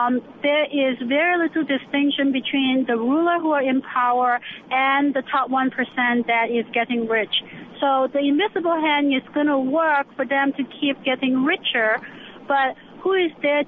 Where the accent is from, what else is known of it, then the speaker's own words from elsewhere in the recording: Macau; I grew up in Macau, a very small peninsula next to Hong Kong